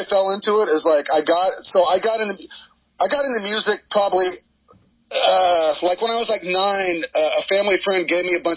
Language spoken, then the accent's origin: English; Houston, Texas, United States; I'm from Houston, Texas, originally.